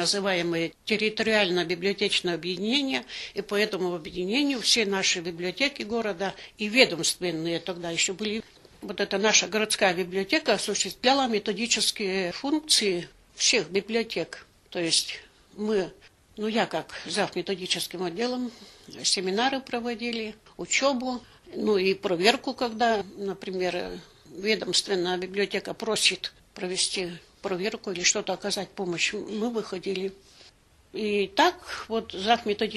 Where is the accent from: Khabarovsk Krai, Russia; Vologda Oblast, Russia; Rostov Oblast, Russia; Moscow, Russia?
Vologda Oblast, Russia; Kichmengsky Gorodok; Я сама из Кичгородка родом, но мне как-то захотелось подальше.